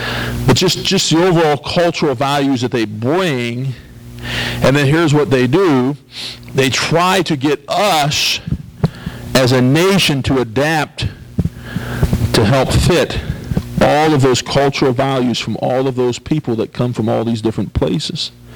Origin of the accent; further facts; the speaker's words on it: United States; Because I'm an American. This is my home.